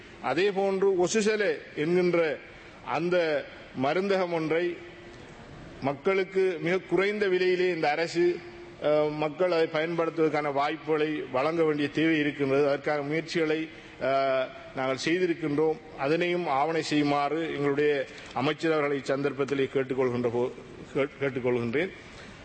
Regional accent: Nintavur, Eastern Province, Sri Lanka; எனது சொந்த ஊராக இருக்கின்ற நிந்தவூர்

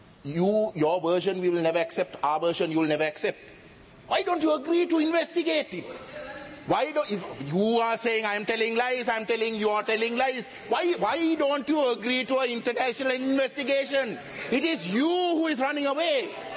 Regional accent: Colombo, Western Province, Sri Lanka; I am an individual who was born and bred in Colombo. My friends are Sinhalese. I grew up with the Sinhalese.

